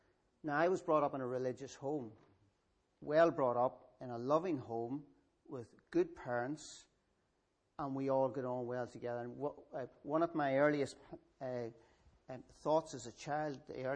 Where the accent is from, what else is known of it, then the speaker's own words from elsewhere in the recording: Keady, Northern Ireland, United Kingdom; And I was brought up in just outside Katy on the Castleblaney Road, just about 4 miles from the border.